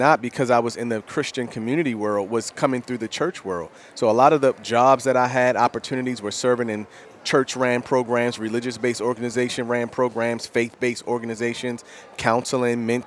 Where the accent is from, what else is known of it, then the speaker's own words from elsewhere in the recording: Baltimore, Maryland, United States; I grew up in West Baltimore, Edmondson Village, Catonsville, Yale Heights, Irving. That whole area.